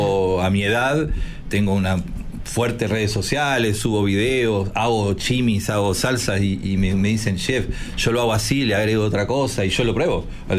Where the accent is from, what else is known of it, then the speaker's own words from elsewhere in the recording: Uruguay; Yo, siendo uruguayo, nunca le había cocinado a un presidente uruguayo